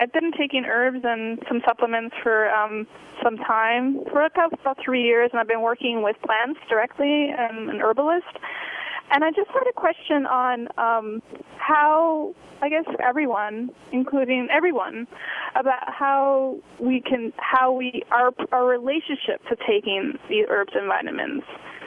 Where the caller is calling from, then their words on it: Brooklyn, New York, United States; I'm calling from Brooklyn, New York.